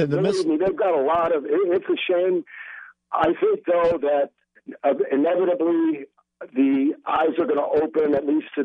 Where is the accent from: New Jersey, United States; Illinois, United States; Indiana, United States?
Indiana, United States; Gary; I came from Gary, Indiana, from a broken home when I was 13, lived on my own when I was 16, got busted with food stamps in fifth grade at Egypt Lake Elementary School.